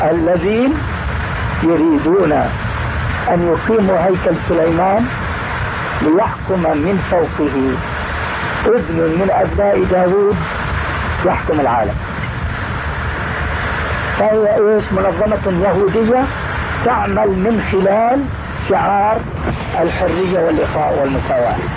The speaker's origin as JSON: {"language": "Arabic", "country": "Jordan", "said": "انتشرت عندنا في الأردن مثلا"}